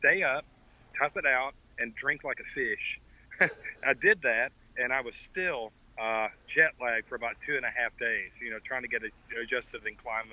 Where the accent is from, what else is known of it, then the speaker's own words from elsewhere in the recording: Whitesboro, Texas, United States; Yes, I grew up in North Texas in a little itty bitty, tiny town called Whitesboro, Texas, which is like in between Sherman and Gainesville.